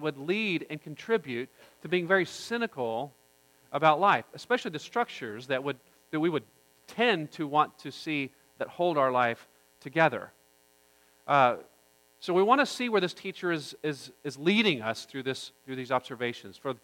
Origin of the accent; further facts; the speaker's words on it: Oklahoma, United States; When I was a child growing up in Oklahoma, every year the Lions Club of Norman would put on this carnival.